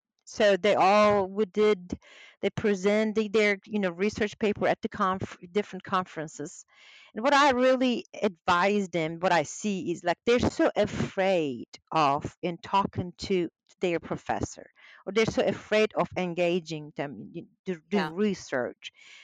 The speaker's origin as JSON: {"language": "English", "country": "Turkey", "first_language": "Turkish", "second_language": "English", "said": "my native tongue is Turkish"}